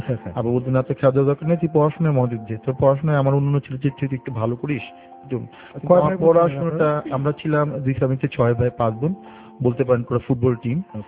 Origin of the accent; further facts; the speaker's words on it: Dhaka, Dhaka Division, Bangladesh; যেহেতু আমি ঢাকার স্থানীয় ছেলে।